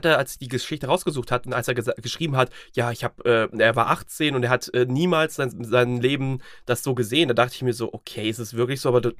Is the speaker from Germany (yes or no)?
no; Russia; Meine Chefin war Russin, deine Kollege war Afrikaner, ich war Russe.